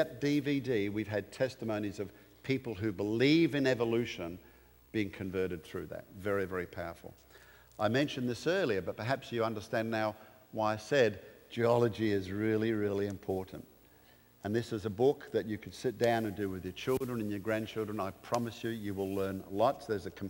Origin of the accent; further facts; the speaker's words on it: Australia; So I'm from Australia originally.